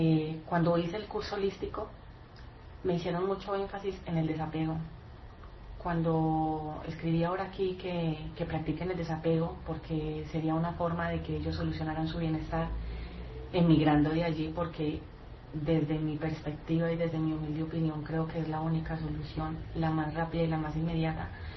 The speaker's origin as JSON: {"language": "Spanish", "country": "Colombia", "said": "como colombiana, conozco la situación de Venezuela de primera mano. De hecho, en mi ciudad han llegado una cantidad de venezolanos pidiendo ayuda."}